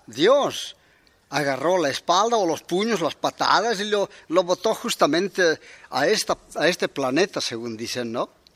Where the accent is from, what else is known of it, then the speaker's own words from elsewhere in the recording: Bolivia; En mi lugar, en mi pueblo, yo soy aymara, y en este lugar que se llama Bolivia, porque su nombre verdadero es Collasuyo